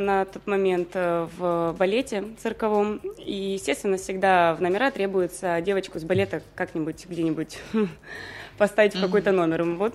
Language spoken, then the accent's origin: Russian; Donetsk, Donetsk Oblast, Ukraine; Я местная, да, я из Донецка.